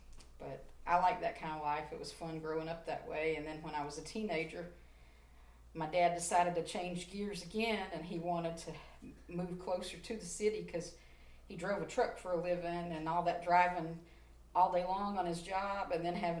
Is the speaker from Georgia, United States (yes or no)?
yes; Jonesboro, Georgia, United States; also born or lived in Atlanta; I was born here in Atlanta at Crawford Long Hospital. And when my parents brought me home from the hospital, I lived in Clayton County in Jonesboro